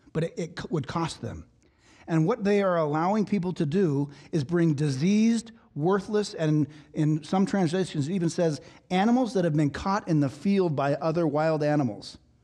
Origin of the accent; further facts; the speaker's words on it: Nevada, United States; Okay, we would never do this because we're from Nevada.